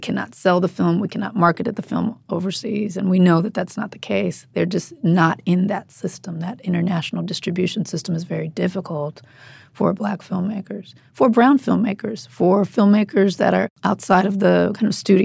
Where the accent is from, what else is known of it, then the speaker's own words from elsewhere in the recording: Compton, California, United States; I grew up in Compton.